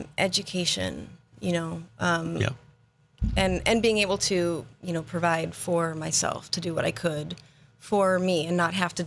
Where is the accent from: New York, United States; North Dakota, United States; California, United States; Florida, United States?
North Dakota, United States; Bismarck; Okay, I was born and raised in Bismarck. I've got two sisters and a brother. I'm the baby of four.